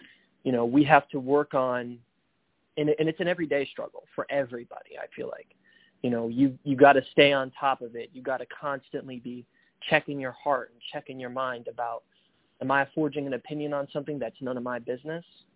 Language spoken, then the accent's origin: English; Lansing, Michigan, United States; I'm from Lansing, Michigan, and work fast food.